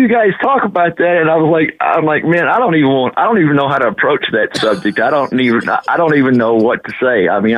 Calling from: Huntington, Texas, United States; I'm calling you from Huntington, Texas. Thanks for taking the call.

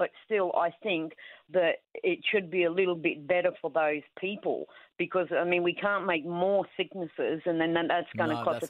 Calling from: Albury, New South Wales, Australia; I'm calling from Albury in New South Wales.

